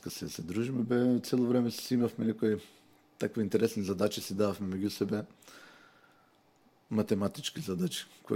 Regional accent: Resen, Pelagonia, North Macedonia; едната црква ми беше на минута од дома, другата црква на две минути од дома во Ресен. И моето детство помина во дворот на таа црква

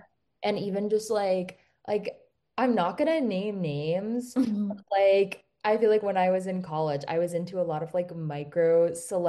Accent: East Coast, United States; a biome I had never experienced growing up on the East Coast my whole life.

